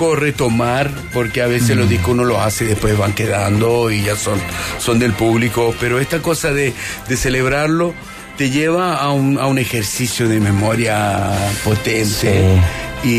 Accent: Chile; nuestro compromiso con la música latinoamericana es nuestro compromiso como chilenos.

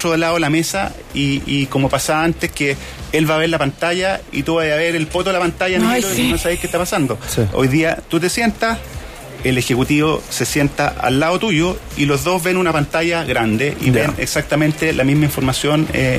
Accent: Chile; El cliente y la sociedad en UK o en Polonia es distinto a como somos los chilenos.

